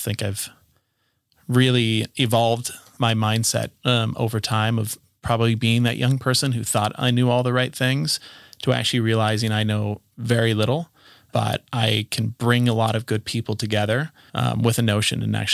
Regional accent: Littleton, Colorado, United States; Like, I grew up in Littleton, Colorado, you know, and I feel like you can easily continue to have the mindset of a small town.

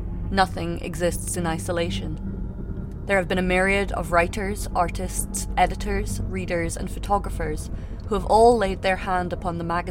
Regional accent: Arizona, United States; and I was born later the same day. Our mothers never met, but they could hear each other screaming. Growing up in Arizona, Mickey would tell me that we were the same Sagittarius star children.

